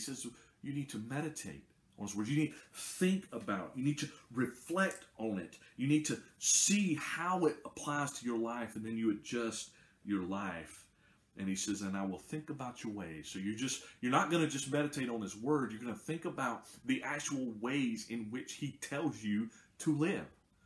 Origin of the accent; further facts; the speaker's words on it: the South, United States; I was raised right here in the South